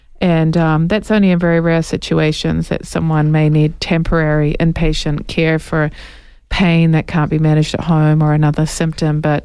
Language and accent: English; New Zealand; now in United States; I'm originally from New Zealand, by the way, in case you hear an accent.